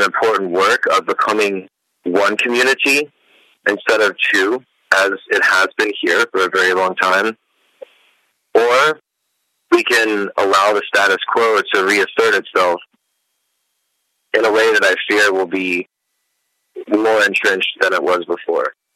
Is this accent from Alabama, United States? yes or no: no; Baton Rouge, Louisiana, United States; I don't know that I return to the same community. I don't know that Baton Rouge will ever be